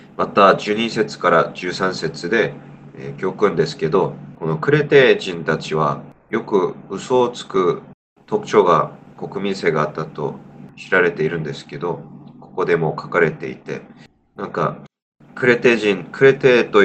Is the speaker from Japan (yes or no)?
no; South Korea; Japanese is a second language; 自分は韓国人で、